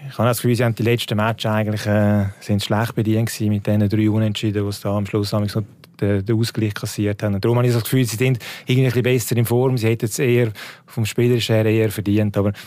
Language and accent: German; Zurich, Switzerland; Ich bin ja neutral, ich bin ja als Zürcher da.